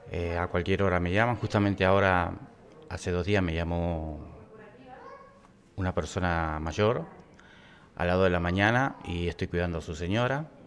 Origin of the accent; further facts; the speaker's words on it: Montevideo, Uruguay; moved away; soy de Uruguay, Montevideo. He llegado aquí en el barrio alrededor del año 11.